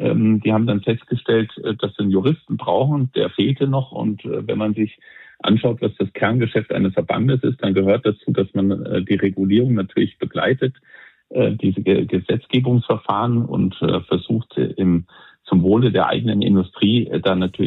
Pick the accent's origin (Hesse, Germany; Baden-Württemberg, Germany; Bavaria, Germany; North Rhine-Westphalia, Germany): Bavaria, Germany; now in Starnberg, Germany; Im Homeoffice in Starnberg. Ich bin ja Bayer, spreche ein astreines Hochdeutsch. Auch wenn man es nicht hört